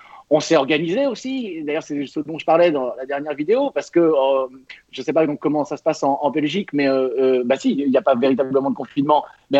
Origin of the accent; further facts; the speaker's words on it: Nantes, Pays de la Loire, France; now in Paris, France; Moi, je suis parisien maintenant depuis 2017 pour ce beau métier de communiste. Mais je viens d'une ville qui s'appelle Nantes